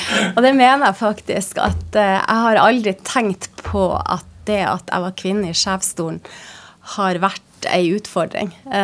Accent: Tromsø, Troms, Norway; som nordlending og fra Tromsø

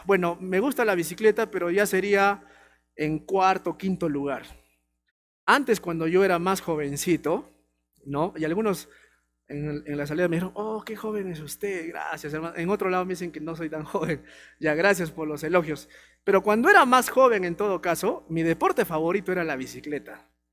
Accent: Arequipa, Peru; Ya, pero yo como arequipeño quería dejar Arequipa bien, ¿no?

